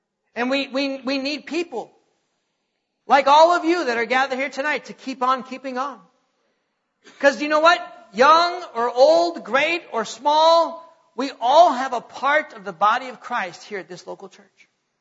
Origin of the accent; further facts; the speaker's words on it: North Dakota, United States; I'm from North Dakota, you know.